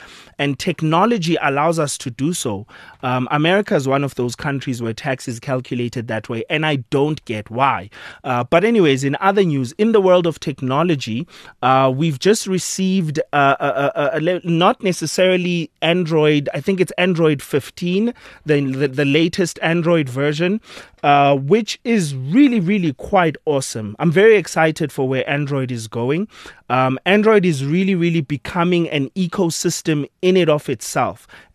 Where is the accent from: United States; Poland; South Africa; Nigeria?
South Africa; being a South African citizen, is just how SARS is able to collect and calculate our taxes.